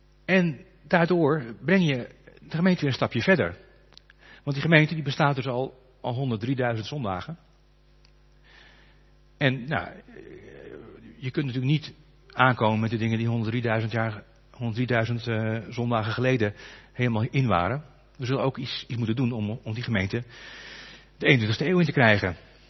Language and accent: Dutch; Netherlands; we zijn Hollanders, dus we mopperen graag.